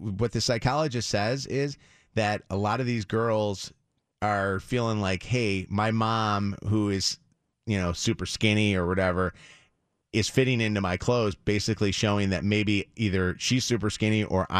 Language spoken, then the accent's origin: English; Orland Park, Illinois, United States; from my hometown of Orland Park, right. Illinois, Chicago suburb.